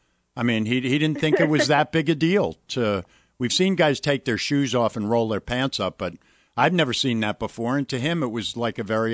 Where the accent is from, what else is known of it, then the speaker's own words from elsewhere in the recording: New York, United States; also born or lived in California; I'm from New York. I lived in California for a long, long time.